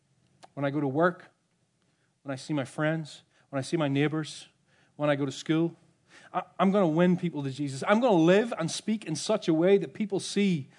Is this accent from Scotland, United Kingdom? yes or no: no; Northern Ireland, United Kingdom; I don't know if you might recognize my accent. I grew up in the same town as Liam Neeson.